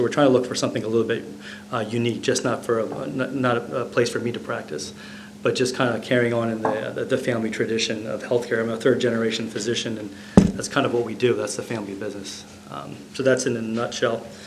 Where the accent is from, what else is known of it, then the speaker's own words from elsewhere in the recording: Newark, Delaware, United States; I'm a cardiologist from Newark, Delaware.